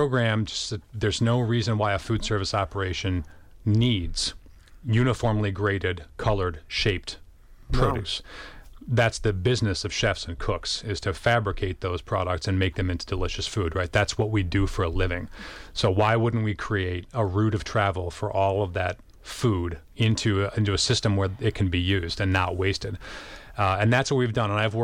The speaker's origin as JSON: {"language": "English", "region": "Indiana", "country": "United States", "said": "Like, I'm from Indiana, and you're talking to me about corn."}